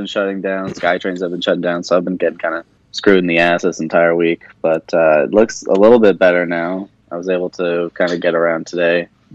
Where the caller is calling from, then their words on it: Coquitlam, British Columbia, Canada; I'm calling from Coquitlam. Well, it's like I'm in like a weird like boundary of like Burnaby, Coquitlam, and like Port Moody.